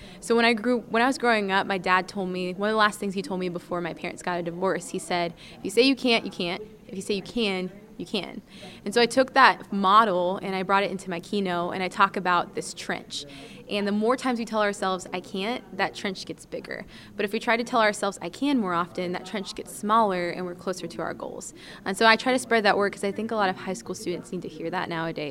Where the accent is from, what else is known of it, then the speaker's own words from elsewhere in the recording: Lodi, California, United States; I'm from Lodi, California, currently serving as the National FFA President.